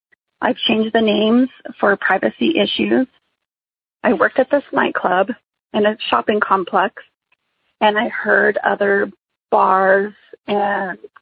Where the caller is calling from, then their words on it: New Mexico, United States; I am calling from New Mexico.